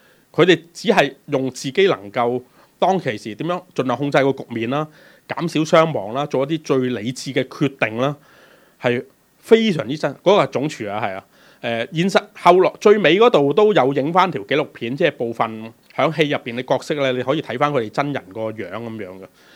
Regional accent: Hong Kong; 我哋作為香港人，有少少有機會牽涉入邊嘅。

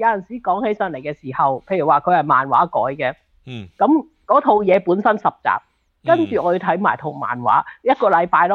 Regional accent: Hong Kong; 其实咧，我哋即系作为香港人咧，我哋应该系好细个开始睇日剧嘅

